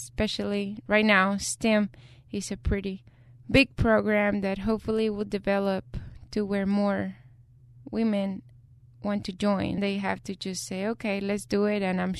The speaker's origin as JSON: {"language": "English", "country": "Mexico", "tie": "born or raised there", "second_language": "English", "moved": "as an adult", "lives_now": "United States", "said": "I was born and raised in Mexico. I started playing tennis when I was 5 years old."}